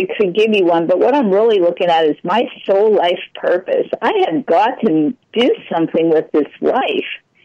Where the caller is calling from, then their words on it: San Diego, California, United States; San Diego, California.